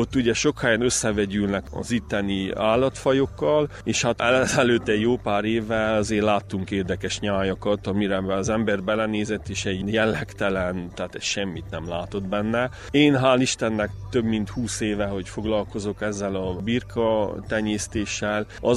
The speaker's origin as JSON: {"language": "Hungarian", "town": "Mădăraș", "region": "Harghita", "country": "Romania", "said": "Csíkmadarasról vagyok."}